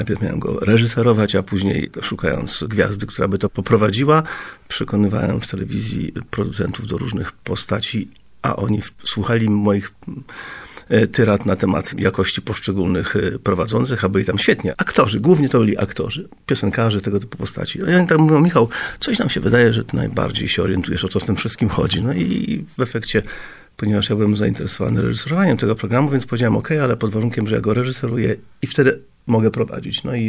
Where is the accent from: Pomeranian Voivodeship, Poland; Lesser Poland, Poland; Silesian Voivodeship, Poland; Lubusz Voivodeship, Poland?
Pomeranian Voivodeship, Poland; Gdańsk; also born or lived in Warsaw; No ja jestem stąd w ogóle, znaczy z Gdańska, prawda? Urodzony w 58 roku i tutaj skończyłem szkołę średnią, a później wyjechałem na studia do Warszawy.